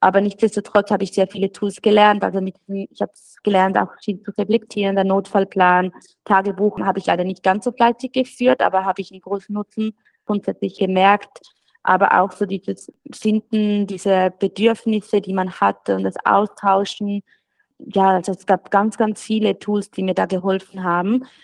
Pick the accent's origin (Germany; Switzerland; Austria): Switzerland; ich bin aus der Schweiz, ich habe ein Baby und einen Ehemann